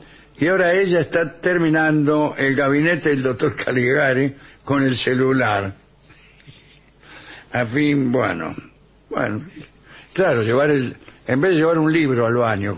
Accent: Cipolletti, Río Negro, Argentina; de Cipolletti, Río Negro. Soy integrante de un coro.

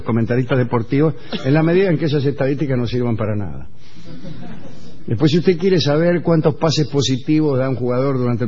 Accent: Brazil; Spanish is a second language; Hace 24 horas que llegué de Brasil. Bueno, estoy en su programa por primera vez. Vine exclusivamente para ver este evento tan comentado en mi país.

